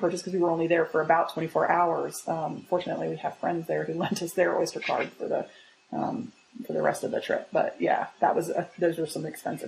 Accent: United States; as an American, I could be wrong about this

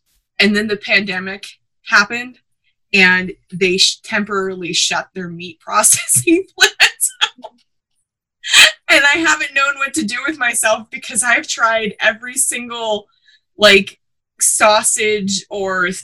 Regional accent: Wisconsin, United States; I grew up in Southern Wisconsin by Northern Illinois

